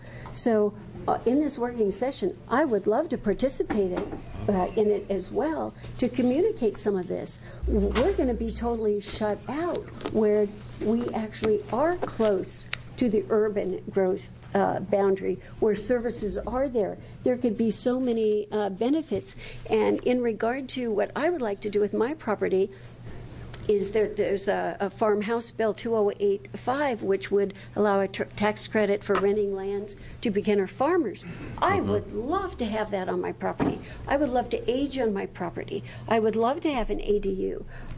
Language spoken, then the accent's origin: English; Portland, Oregon, United States; from Portland, Oregon, and I am a rural property owner in Multnomah County